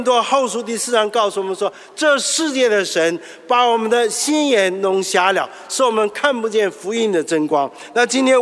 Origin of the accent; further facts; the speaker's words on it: China; 但是有的地方我们中国人不相信银行。我小的时候长大的时候，我的父母那一辈子，他们不是把钱放在银行里，他们把金条放在床底下